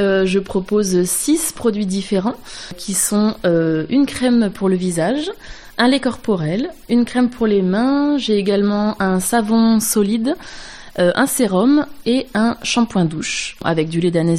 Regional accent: Gap, Provence-Alpes-Côte d'Azur, France; Donc je suis née à Gap, j'ai 32 ans. J'ai grandi dans les Hautes-Alpes

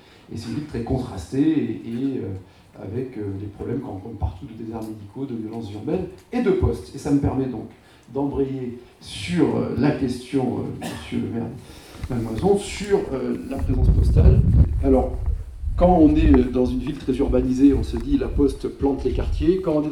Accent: Cannes, Provence-Alpes-Côte d'Azur, France; also born or lived in Jura; avant de revenir chez moi à Cannes.

